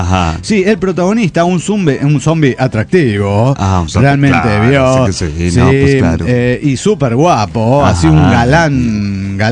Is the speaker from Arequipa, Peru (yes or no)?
no; Lima, Peru; Soy la renegada de Lima, Perú.